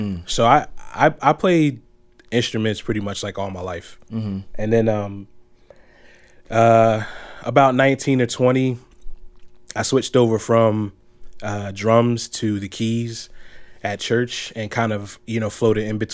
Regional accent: Philadelphia, Pennsylvania, United States; I'm from Philadelphia

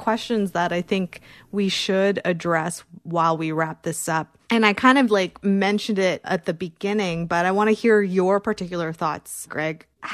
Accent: Philippines; I'm Filipino. I grew up eating spam, like spam and rice. It's the most Filipino thing ever.

